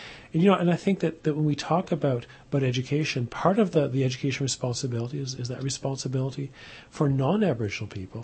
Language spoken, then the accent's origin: English; Nova Scotia, Canada; As a non-Aboriginal person, I grew up in Nova Scotia